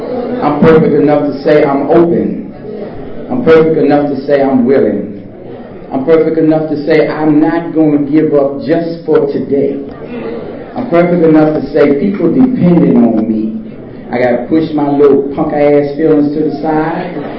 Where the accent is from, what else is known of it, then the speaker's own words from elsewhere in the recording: Washington, District of Columbia, United States; I am proud to say I'm from Washington, D.C.